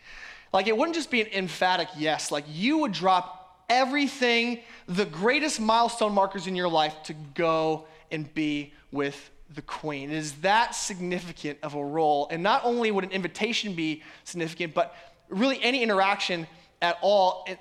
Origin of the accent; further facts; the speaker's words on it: Denver, Colorado, United States; I'm from Denver, so Denver Broncos for life